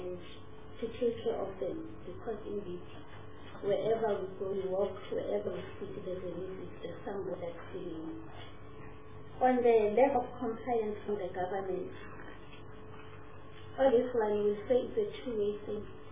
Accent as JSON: {"language": "English", "country": "Russia", "said": "I'm a girl from Russia, and you will find young people composing songs."}